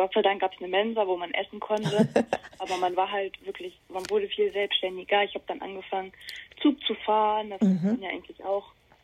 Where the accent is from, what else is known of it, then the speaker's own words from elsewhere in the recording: Berlin, Germany; Hat sich dann zum KSV Ajax mitgeschleppt. Das ist bei uns in Berlin 15 Minuten von zu Hause weg.